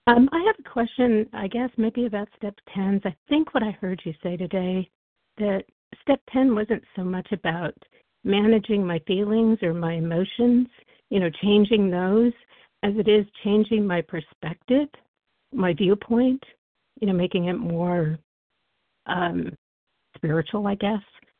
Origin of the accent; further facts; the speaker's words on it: New Mexico, United States; From New Mexico. I'm a compulsive overeater recovered in New Mexico.